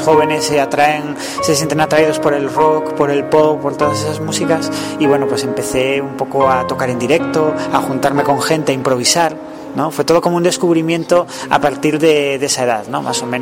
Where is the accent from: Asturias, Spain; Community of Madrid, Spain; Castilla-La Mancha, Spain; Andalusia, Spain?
Asturias, Spain; Gijón; born there; nací aquí en Gijón, en el Hospital de Caboñes, en el año 82.